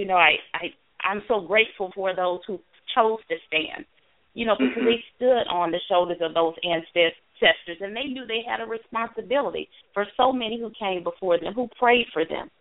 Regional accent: Alabama, United States; much like you, Eric, I'm from Alabama too. That's home.

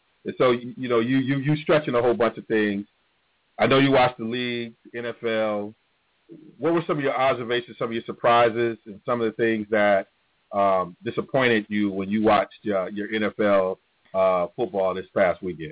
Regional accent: Detroit, Michigan, United States; I'm from the Detroit area, Southeastern Michigan, A-Square.

